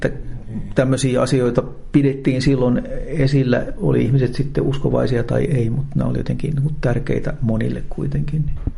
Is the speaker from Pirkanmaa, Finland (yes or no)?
no; Forssa, Kanta-Häme, Finland; kun mä olin sieltä Forssasta kotoisin